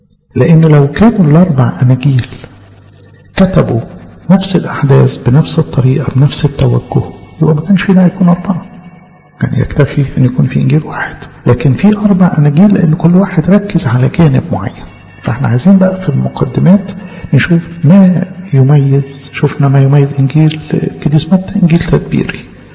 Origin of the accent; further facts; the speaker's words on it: Egypt; ثم كرز في بلادنا مصر